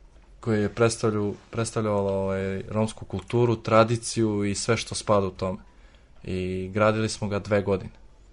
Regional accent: Canada; pa iz Kanade

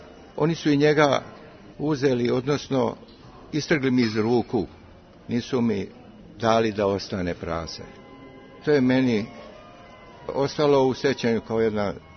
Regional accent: Gornja Vranjska, Central Serbia, Serbia; also born or lived in Šabac / Belgrade; Moji roditelji su zemljoradnici. Ja sam rođen u Gornjem Vranjskoj kod Šapca. U Šapcu sam završio gimnaziju, studirao sam u Beogradu, tako da sam ceo život proveo na relaciji Beograd i Šabac. Ja sam danas Beograđanin sa Đorđola, a živim u Vranjskoj.

